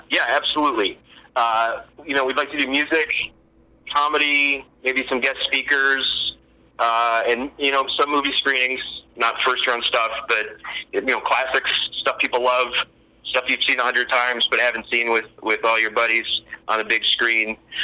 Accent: Utica, New York, United States; now in Los Angeles, United States; I've been in LA, yeah, almost 15 years now. I grew up in Utica.

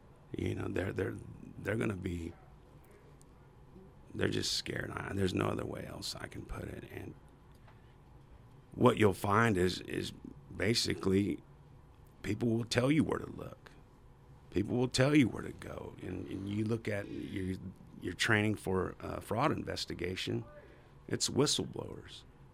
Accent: El Reno, Oklahoma, United States; Ducky, I've known him my whole life growing up in El Reno, and he's a fellow Marine.

